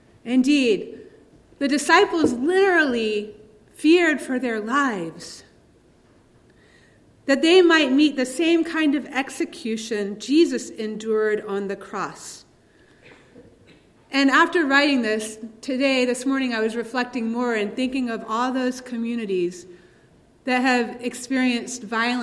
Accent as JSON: {"language": "English", "region": "the South", "country": "United States", "said": "One thing I like about Rachel Held Evans is that she speaks from her Southern perspective, and I'm a Southerner too."}